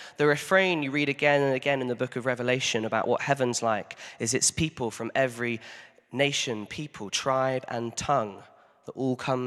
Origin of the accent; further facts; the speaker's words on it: Southampton, South East England, United Kingdom; The church I grew up at in Southampton had connections with this church in France